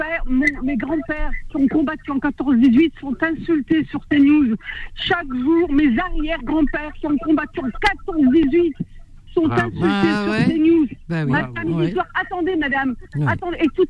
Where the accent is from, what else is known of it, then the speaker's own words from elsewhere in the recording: Auvergne-Rhône-Alpes, France; Nous, dans la famille, ça fait plus d'un siècle que nous sommes en France. Nous, moi je suis originaire de la Loire.